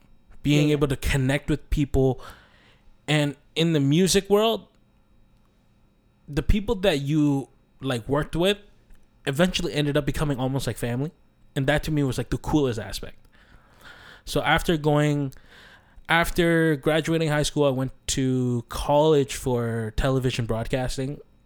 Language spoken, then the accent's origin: English; Kitchener-Waterloo, Ontario, Canada; to me, growing up in Kitchener-Waterloo, that's small.